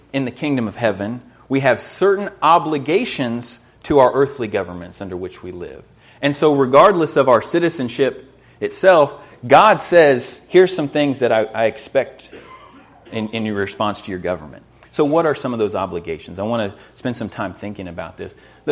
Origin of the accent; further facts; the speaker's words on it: United States; We can identify with the Philippians in that because we're American citizens and there's a lot of privilege and blessing and status that goes along with that.